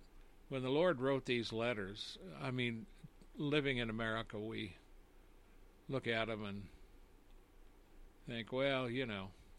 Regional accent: United States; We would pass by it, and I, as an American, I never paid much attention to it.

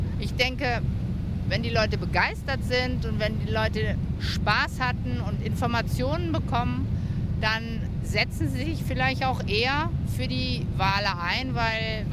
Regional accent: Germany; Ich komme aus Deutschland, aber mein Mann kommt hier aus Madeira

